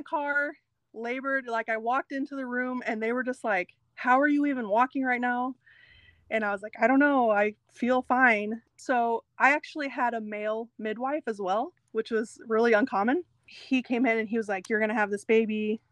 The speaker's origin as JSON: {"language": "English", "region": "Illinois", "country": "United States", "lives_now": "West Lafayette, United States", "said": "I am over in the West Lafayette, Indiana area, but I'm from Illinois."}